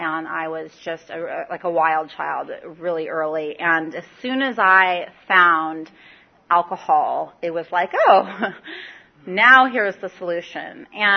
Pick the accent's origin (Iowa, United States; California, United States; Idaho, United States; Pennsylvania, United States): California, United States; San Diego; also born or lived in Escondido; I too am from San Diego. I was born and raised in San Diego